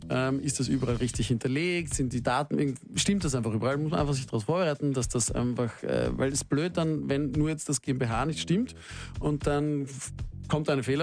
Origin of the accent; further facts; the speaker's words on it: Austria; werden die wahrscheinlich immer beliebter werden bei uns in Österreich, auch im Sommer